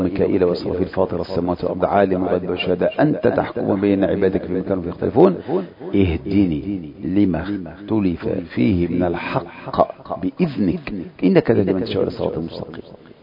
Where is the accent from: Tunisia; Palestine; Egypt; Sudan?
Egypt; تفكر المناهج هذه عندنا في مصر يا أخوان